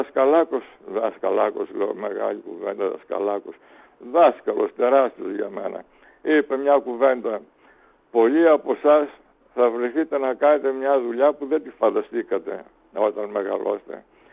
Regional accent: Serres, Central Macedonia, Greece; born there; also born or lived in Athens; Έτσι γεννήθηκα στα Σέρας, 17 χρονών, 18 στην Αθήνα.

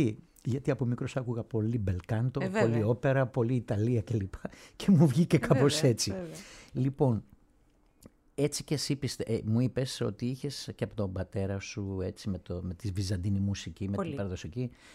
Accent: Thessaloniki, Central Macedonia, Greece; Εγώ γεννήθηκα, μεγάλωσα στη Θεσσαλονίκη, μια μεγάλη πόλη, δηλαδή δεν έχω ζήσει σε χωριό.

